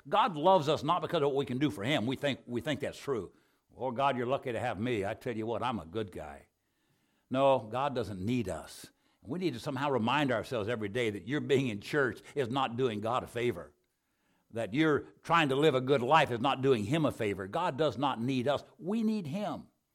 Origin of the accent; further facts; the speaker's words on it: Arizona, United States; Now, as a young man, born and raised in Arizona, I realized a difficult time. First of all, in Arizona, you cannot, the winters are so delightful, you cannot tempt people with heaven if you live in Arizona.